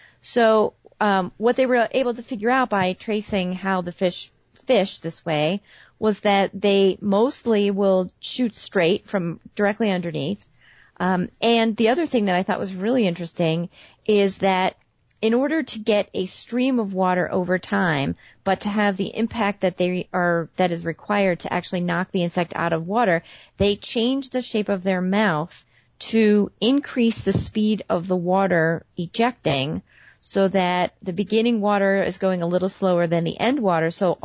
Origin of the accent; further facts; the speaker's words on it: New York, United States; I'm from New York, Gary.